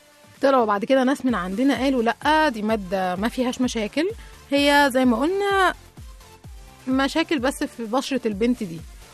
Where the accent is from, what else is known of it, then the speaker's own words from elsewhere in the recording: Egypt; يعني احنا كمصريين مثلا تعمل كارثة ما تعملش كارثة